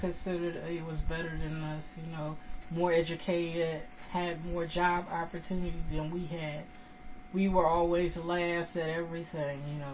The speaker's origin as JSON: {"language": "English", "country": "United States", "tie": "born there", "said": "I was born in the United States, So I didn't think that that was right."}